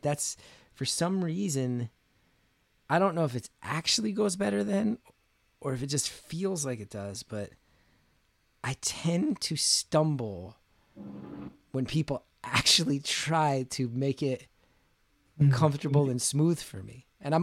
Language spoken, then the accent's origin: English; New Jersey, United States; When I was 19 years old, there's a magazine where I grew up in New Jersey